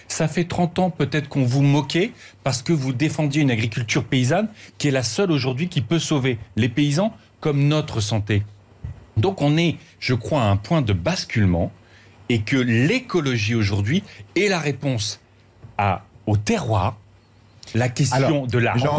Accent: Hauts-de-France, France; Je viens de l'Aisne aussi. J'ai grandi dans l'Aisne, en milieu rural.

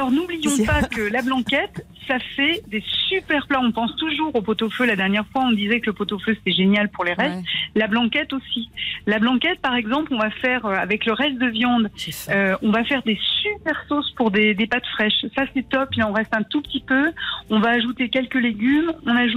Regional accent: Lyon, Auvergne-Rhône-Alpes, France; Ah d'ailleurs, oui, vous savez, je suis lyonnaise

